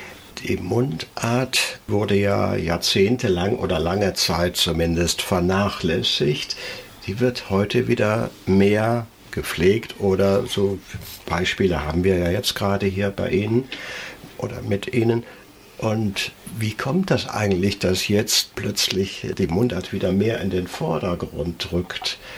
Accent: North Rhine-Westphalia, Germany; accent: Eifel Platt; ich bin ja selbst in den 50er Jahren groß geworden und in der Nordeifel groß geworden, da hat man auch platt gesprochen, Eifler Platt

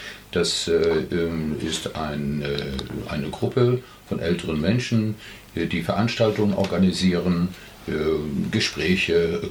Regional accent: Northern Germany, Germany; Ich komme aus Norddeutschland

